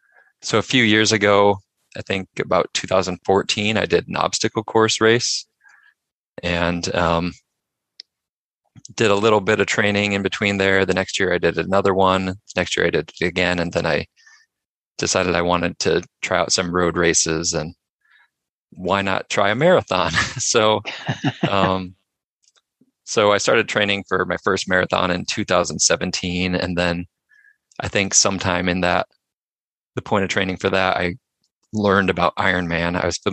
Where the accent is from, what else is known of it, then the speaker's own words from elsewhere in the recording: Iowa, United States; now in Minnesota, United States; I live in Minnesota in the United States. I'm from Iowa originally, just south of here